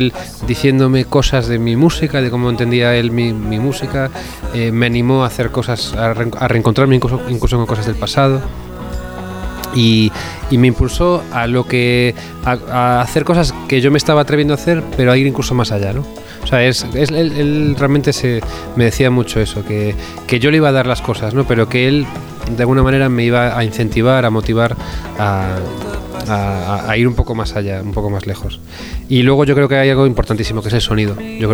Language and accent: Spanish; A Coruña, Galicia, Spain; born there; moved away as an adult; now in Madrid, Spain; entre Coruña, mi ciudad natal, y Madrid, que es la ciudad donde he vivido desde los 20 años y donde vivo ahora otra vez.